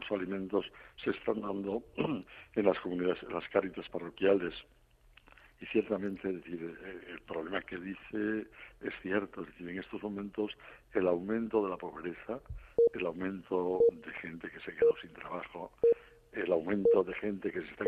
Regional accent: Cantabria, Spain; Fíjese que desde mi tierra, que se la llamamos la Bien Aparecida, en Cantabria

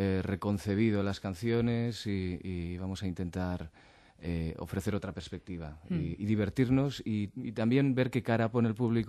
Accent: Balearic Islands, Spain; Yo soy de Menorca.

